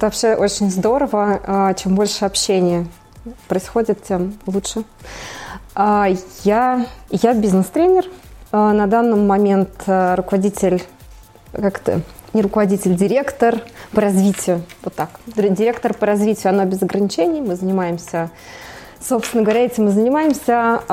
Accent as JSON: {"language": "Russian", "region": "Nizhny Novgorod Oblast", "country": "Russia", "tie": "born or raised there", "also_born_or_lived": "Uralsk, Kazakhstan", "said": "Я родилась в Казахстане. Вот рядом, с городом Уральск. И там жила до первого класса. У меня там бабушка, дедушка. И потом родители мои переехали в Россию, сюда, в Нижегородскую область, соответственно."}